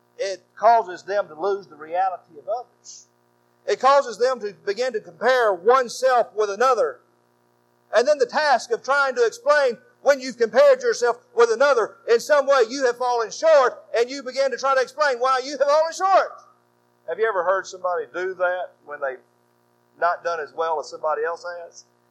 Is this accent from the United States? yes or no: yes; Anderson, Alabama, United States; I might say that I'm proud to be an Andersonian, because I'm from Anderson. We're proud. We're proud to be Alabamians